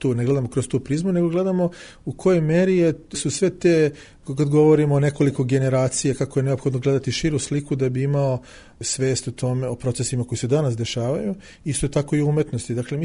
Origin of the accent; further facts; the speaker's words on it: Belgrade, Serbia; also born or lived in Zadar, Croatia; Moj identitet je isto tako jednako kompleksan, dakle sam rođen u Hrvatskoj, u Zadru, moja mati je, pripada italijanskoj manjini u Hrvatskoj, moj otac je sa juga Srbije, iz Novog Pazara i Sandžaka, živimo u Beogradu ceo život, dakle mi smo rođeni obojice u Jugoslaviji